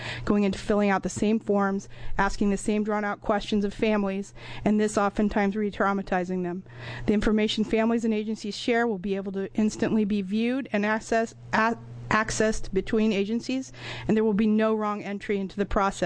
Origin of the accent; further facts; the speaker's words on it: Ashland, Oregon, United States; representing the Southern Oregon Early Learning Hub that covers Jackson and Josephine counties, and I'm from Ashland.